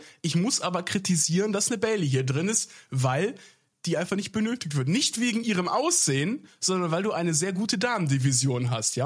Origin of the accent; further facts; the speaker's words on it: Rhineland, Germany; Ich bin Rheinländer. Die reden hier so.